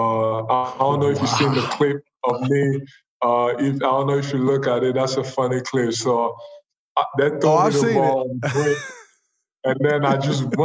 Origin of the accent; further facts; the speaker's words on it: Cameroon; I'm not from here, I'm from Cameroon